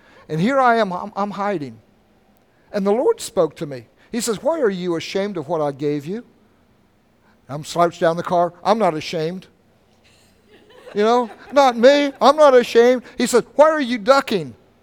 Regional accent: Ohio, United States; Where we grew up in Ohio, they got over 300 bushel of corn off of an acre.

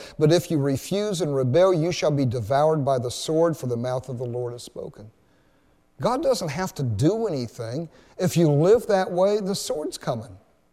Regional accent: Ohio, United States; I mean, when I grew up in Oklahoma, or no, it was Ohio, we had a basement.

